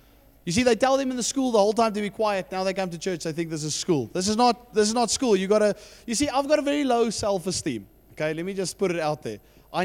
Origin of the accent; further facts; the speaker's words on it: Johannesburg, Gauteng, South Africa; now in Stellenbosch, South Africa; I'm from Stellenbosch. I'm originally from Johannesburg.